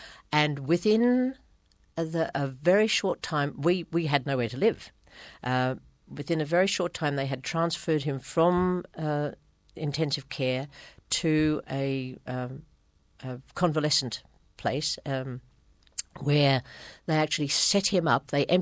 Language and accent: English; Brisbane, Queensland, Australia; now in Bribie Island, Australia; we decided to come back to Queensland, which is my home state, and to Brisbane, my hometown. But we actually came back to Bribie Island because they'd shifted from the little worker's cottage where I grew up in Paddington in Brisbane up to their beachside home in Bribie.